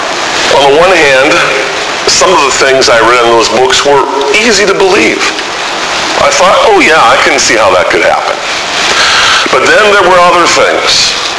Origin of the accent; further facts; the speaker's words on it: Thief River Falls, Minnesota, United States; When I was a young boy, growing up in Thief River Falls, Minnesota